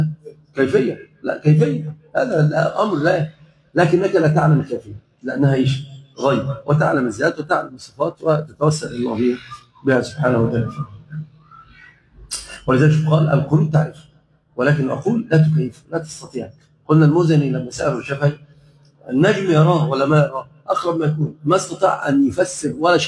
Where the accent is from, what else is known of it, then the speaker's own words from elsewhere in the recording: Dubai, United Arab Emirates; أنا آسف جدا يا جماعة، أنا من دبي